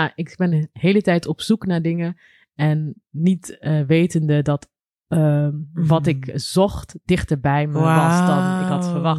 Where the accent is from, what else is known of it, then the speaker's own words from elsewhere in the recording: Rotterdam, South Holland, Netherlands; Ik ben opgegroeid in de Millingsbuurt, Rotterdam.